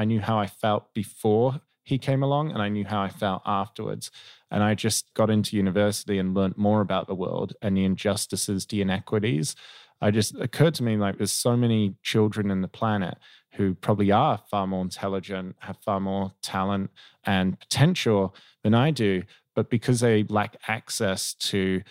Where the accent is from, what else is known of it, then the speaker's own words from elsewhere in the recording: Perth, Western Australia, Australia; I grew up in Perth, Western Australia, most isolated city in the world, but it's also a great place to live, many opportunities.